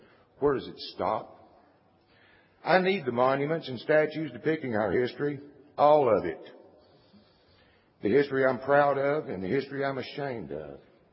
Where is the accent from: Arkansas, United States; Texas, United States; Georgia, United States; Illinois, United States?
Texas, United States; Dallas; For 55 years, I've lived in Dallas County. I grew up in Lee Park